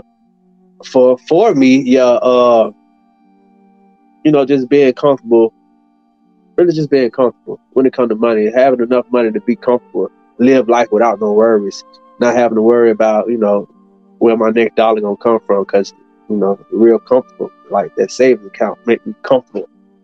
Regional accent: Decatur, Georgia, United States; I'm from Decatur, Georgia, where it's greater.

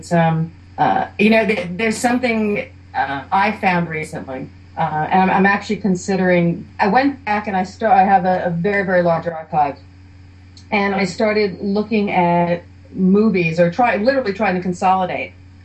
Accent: New York, United States; I grew up in New York and studied art, painting, printmaking, and then went on to stage design, theater arts.

